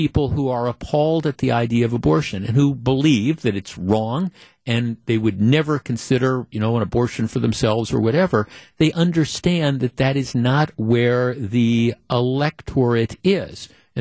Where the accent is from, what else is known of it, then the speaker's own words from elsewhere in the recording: Glendale, United States; Now part of this is that I grew up in Glendale, and I mean, I can remember as a kid, as a teenager